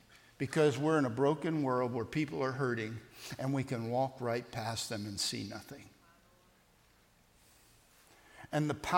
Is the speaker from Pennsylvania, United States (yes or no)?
yes; Pennsylvania, United States; I grew up outside of Philadelphia.